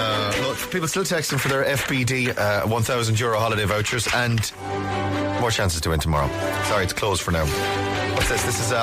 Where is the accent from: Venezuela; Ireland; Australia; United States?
Ireland; Ballina, Connacht; You know I'm from Ballinan, County Mayo, yeah?